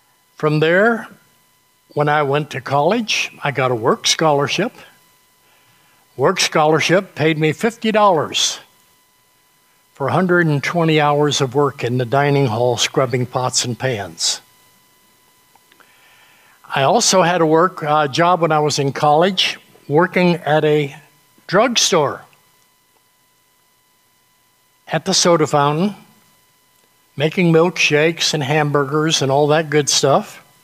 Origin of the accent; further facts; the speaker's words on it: New England, United States; And I grew up in New England, so they knew what it is up there.